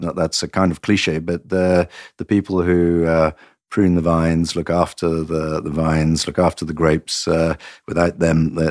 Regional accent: Nottingham, East Midlands, United Kingdom; moved away as an adult; also born or lived in Portugal; now in France; No, I was born in Nottingham in England, and I was educated and brought up in England. But for the last 23 years, I've been living outside England, in Portugal and in France, mostly in the Douro Valley and in Bordeaux.

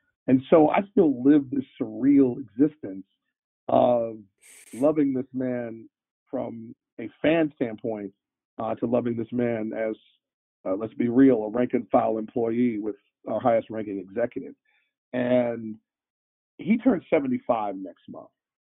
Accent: Cleveland, Ohio, United States; I grew up in Cleveland

